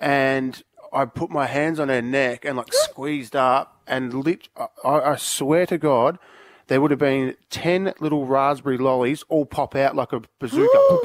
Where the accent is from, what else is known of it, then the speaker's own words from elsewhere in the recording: Syria; And I'm not even from bloody Italy. I'm from Syria.